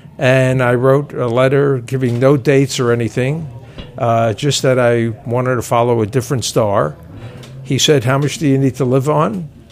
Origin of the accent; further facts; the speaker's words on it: Flatbush, New York, United States; I was brought up in Flatbush. Flatbush would never be heard of for some fine food.